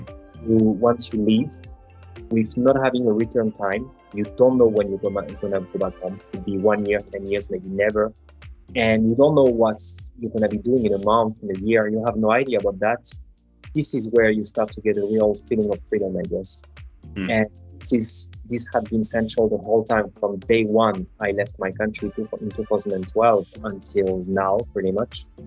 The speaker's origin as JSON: {"language": "English", "country": "France", "second_language": "English", "said": "I'm from France, and I've been traveling and living abroad for the past 10 years, more or less."}